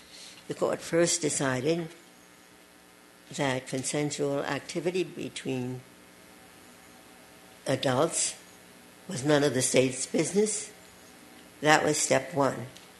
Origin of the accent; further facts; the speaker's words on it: New York, United States; So in my home state of New York, same-sex marriage was recognized.